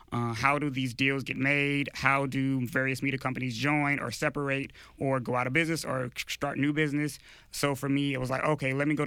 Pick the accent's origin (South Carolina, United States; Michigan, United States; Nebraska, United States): South Carolina, United States; Hardeeville; South Carolina growing up was very interesting, very different from D.C. It's a very small town, less than 2,000-